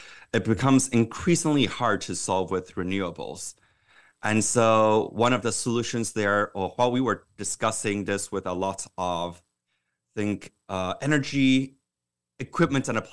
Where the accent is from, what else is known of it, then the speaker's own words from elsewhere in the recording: Taiwan; also born or lived in Scotland / South Korea; now in United States; I've been in the U.S. 20 years, but the first half of my life I spent overseas. I was born in Taiwan, grew up there, and in Scotland, and also in Korea.